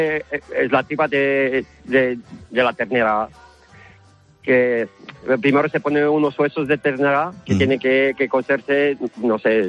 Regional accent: Romania; now in Spain; Que yo soy de Rumanía, soy de Rumanía. Llevo 20 años viviendo aquí

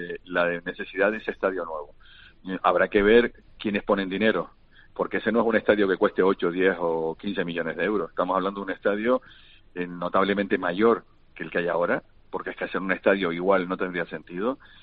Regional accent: Canary Islands, Spain; Al día siguiente del último partido en Las Palmas, seguiremos siendo canarios, tendremos que seguir conviviendo juntos

